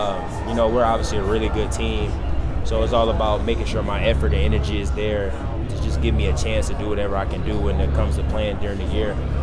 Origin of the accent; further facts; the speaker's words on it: South Carolina, United States; Charlotte, I'm not from North Carolina, but I'm from the Carolina. So, but they not gonna hear South Carolina.